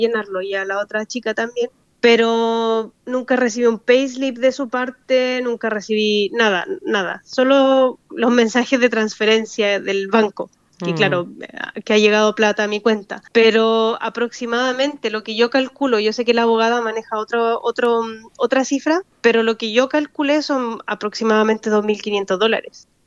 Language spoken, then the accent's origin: Spanish; Chile; yo soy de Chile